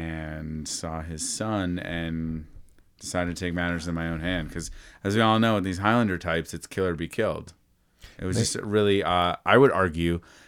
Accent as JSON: {"language": "English", "region": "New Hampshire", "country": "United States", "tie": "born or raised there", "said": "My parents, when I grew up in New Hampshire, there was this place called the York Wild Animal Kingdom in Maine."}